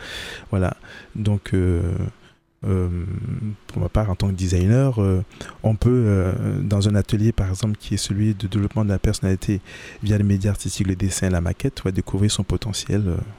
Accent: Cameroon; il y en a une au Cameroun, mon pays d'origine.

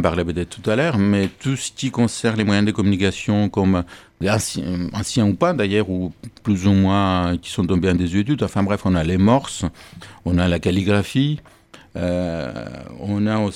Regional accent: Cyprus; now in France; je suis originaire de Chypre, hein, tout simplement. Je suis en France depuis plus de 30 ans, donc je suis aussi français, même si ça ne s'entend pas.

